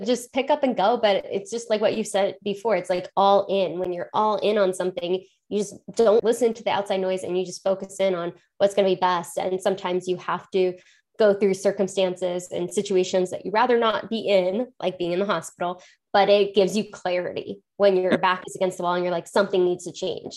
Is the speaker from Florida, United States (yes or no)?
yes; Florida, United States; I mean, I'm from Florida and I'm a Green Bay Packer fan.